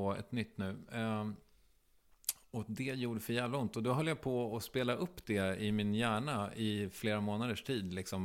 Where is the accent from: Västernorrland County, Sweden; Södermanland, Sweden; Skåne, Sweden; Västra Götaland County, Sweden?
Södermanland, Sweden; Strängnäs; Strängnäs.